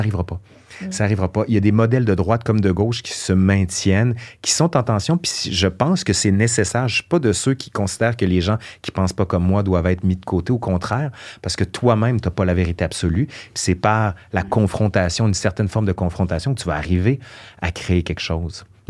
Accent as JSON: {"language": "French", "town": "Sainte-Foy", "region": "Quebec", "country": "Canada", "said": "moi, je viens de Sainte-Foy, à Québec"}